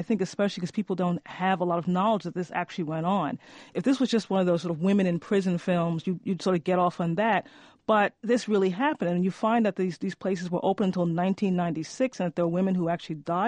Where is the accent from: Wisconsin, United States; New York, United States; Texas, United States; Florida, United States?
New York, United States; I grew up in New York. I grew up near a Catholic church, and I would see the nuns quite often.